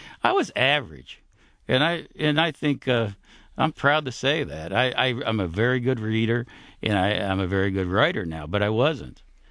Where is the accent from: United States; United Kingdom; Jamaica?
United States; Dayton, Ohio; But I grew up mainly in Dayton, Ohio. I'm the grandson of three Italian immigrants